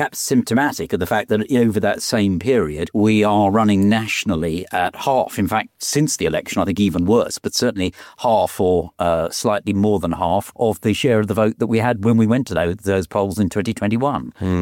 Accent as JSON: {"language": "English", "region": "London", "country": "United Kingdom", "said": "Well, I'm originally from Southeast London, though my father was from Kent. My father was from Dartford"}